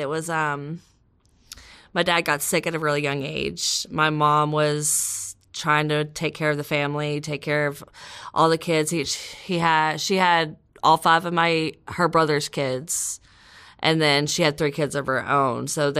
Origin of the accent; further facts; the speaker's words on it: Texas, United States; I grew up in Texas, all over Texas. Being a gypsy, we kind of move around a lot.